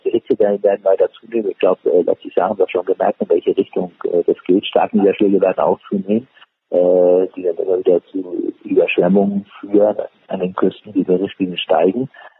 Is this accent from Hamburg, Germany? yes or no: yes; Hamburg, Germany; Als ich Kind gewesen war in den 50er Jahren, ich bin in Hamburg groß geworden